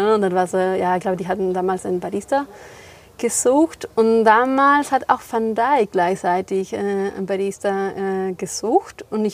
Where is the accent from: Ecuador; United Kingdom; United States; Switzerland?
Ecuador; now in Germany; Ich komme aus Ecuador und wohne schon seit über 10 Jahren hier in Deutschland.